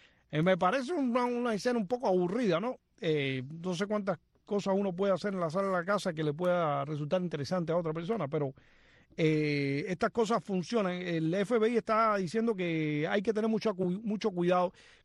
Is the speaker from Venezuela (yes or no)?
no; Cuba; moved away; hace 25 años que salí de Cuba